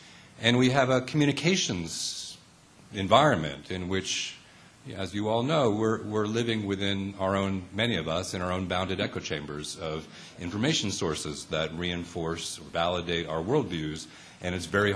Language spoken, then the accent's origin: English; Los Angeles, California, United States; So I grew up in in Los Angeles in the 1960s and 70s. There was a lot of smog in L.A. then.